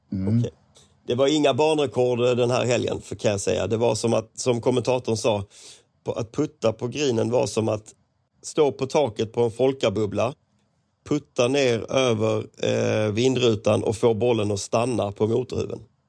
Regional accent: Skåne, Sweden; Eftersom jag är skåning.

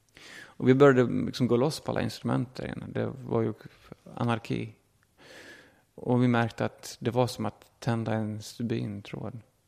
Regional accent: Kvarnsveden, Dalarna County, Sweden; Alltid funnits otroligt mycket musik hemma i Kvarnsveden.

